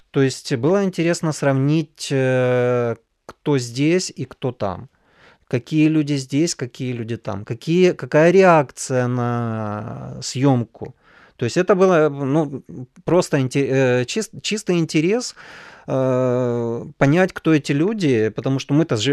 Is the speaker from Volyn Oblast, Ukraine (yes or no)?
no; Luhansk, Luhansk Oblast, Ukraine; born there; Я говорю, да я свій, я типу луганчанин.